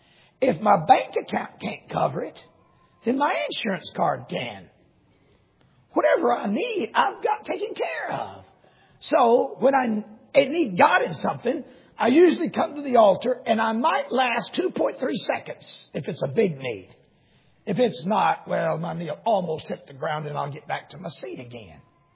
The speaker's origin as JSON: {"language": "English", "country": "Peru", "tie": "born or raised there", "also_born_or_lived": "Dallas, United States / Houston, United States", "lives_now": "United States", "said": "The Americans, and I'm one too. I was born in Dallas, Texas. I was raised in Peru, but I always considered Houston home"}